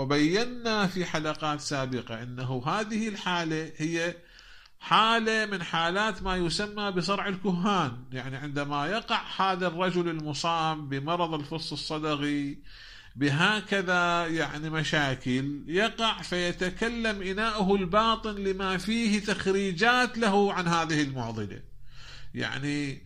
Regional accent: Iraq; عندنا بالعراق نساء كثيرات التي تسقط

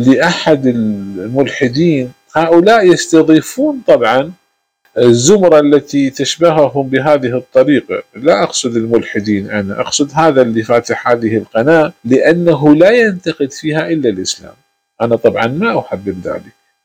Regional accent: Iraq; عندنا في العراق، كان عندنا شارع بشار يسمى في البصرة

